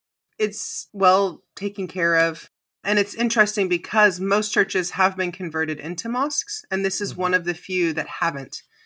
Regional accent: United States; And obviously, I'm American, so we don't have anything older than a couple hundred years, really.

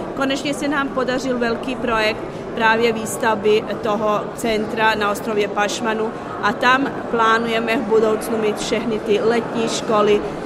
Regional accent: Ivanovo Selo, Bjelovar-Bilogora County, Croatia; naše čeština na vesnici, jak jsem říkala, že jsem z Ivanova Sela, je taková archaická.

